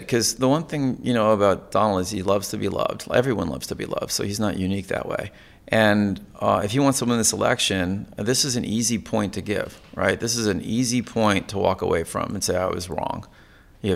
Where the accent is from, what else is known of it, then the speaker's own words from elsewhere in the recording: Connecticut, United States; I grew up in Connecticut. We used to have really cold winters, and we just have snow, and now we don't have anything.